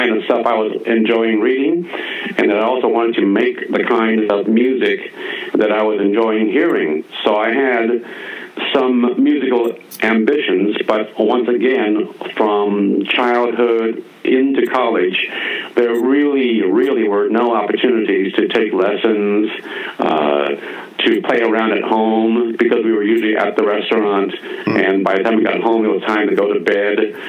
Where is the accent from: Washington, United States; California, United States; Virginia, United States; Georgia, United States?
California, United States; Oakland; I was born and raised in the Oakland area. Born in Alameda, raised in Oakland, and then college in San Francisco at San Francisco State.